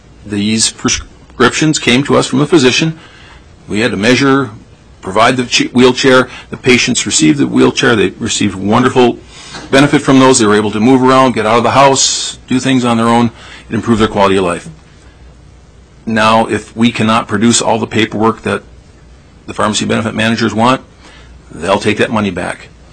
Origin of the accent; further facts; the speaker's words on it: Sitka, Alaska, United States; I'm a pharmacist from Sitka, Alaska.